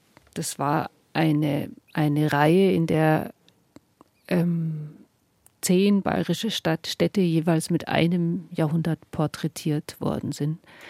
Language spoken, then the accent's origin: German; Regensburg, Bavaria, Germany; born there; Also tatsächlich ist Regensburg wirklich meine Geburtsstadt. Aber ich bin nicht dort aufgewachsen. Also ich glaube, ich habe nur maximal 1,5 Jahre wirklich dort gewohnt. Mhm. Das lag daran, dass mein Vater Offizier war und wir oft umgezogen sind.